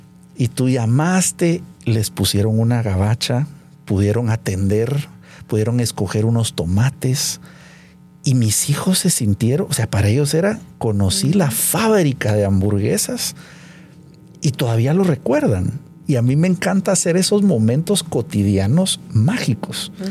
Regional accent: Guatemala; Hay lugares en donde yo he hablado con ese orgullo de decir, soy de Guatemala.

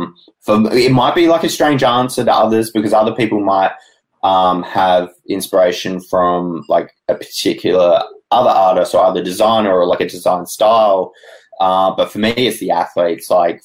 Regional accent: Adelaide, South Australia, Australia; just doing full-time design jobs in my hometown in Adelaide

